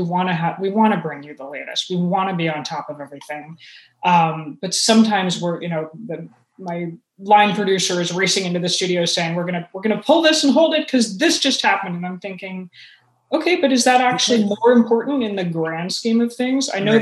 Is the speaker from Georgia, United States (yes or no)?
yes; Atlanta, Georgia, United States; And to get on a plane to my hometown, to get on Delta flight and fly into Hartsfield Airport in Atlanta, thinking I'm going to need this stuff in the trunk of my car.